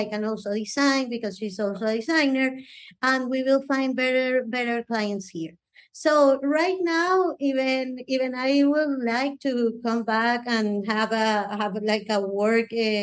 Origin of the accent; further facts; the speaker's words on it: Bogota, Bogotá Capital District, Colombia; considering that I'm coming from Colombia, that everything started in Bogota, Colombia